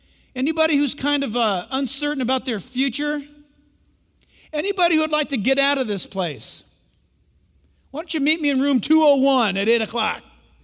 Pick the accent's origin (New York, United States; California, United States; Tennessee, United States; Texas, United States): California, United States; I grew up in California. We've seen all this stuff.